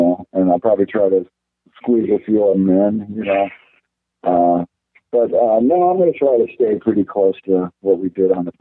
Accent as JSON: {"language": "English", "region": "Ohio", "country": "United States", "tie": "born or raised there", "said": "like to go to my hometown in Ohio again and play Cleveland."}